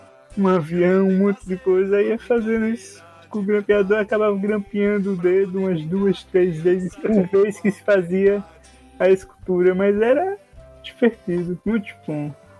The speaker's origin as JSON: {"language": "Portuguese", "region": "Alagoas", "country": "Brazil", "tie": "born or raised there", "said": "Numa brincadeira muito pouco que eu tinha quando era criança, aqui em Alagoas se chama Alagoas da Sorte."}